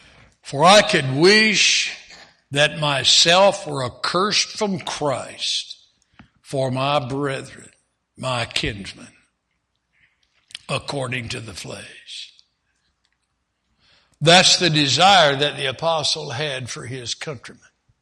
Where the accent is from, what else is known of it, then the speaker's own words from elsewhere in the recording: Indiana, United States; I'm from Indiana, I know.